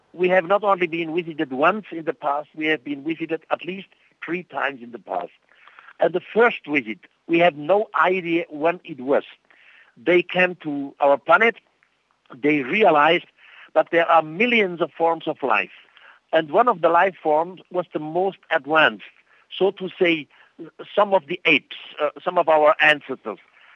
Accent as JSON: {"language": "English", "country": "Switzerland", "first_language": "Swiss German", "second_language": "English", "said": "You see, I'm Swiss. I live in Switzerland. My first language is, of course, Swiss and German, and then French and Italian. And English is number five."}